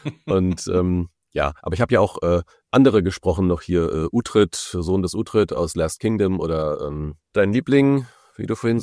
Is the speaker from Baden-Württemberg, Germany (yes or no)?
no; Hesse, Germany; now in Berlin, Germany; ich komme ja aus Hessen, habe aber keinen hessischen Dialekt, aber jetzt bin ich seit 2012 in Berlin.